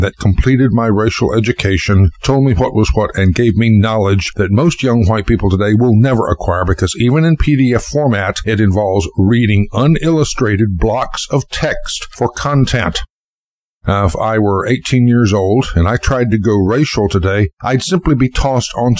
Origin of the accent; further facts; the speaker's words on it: United States; I'm just as American as you are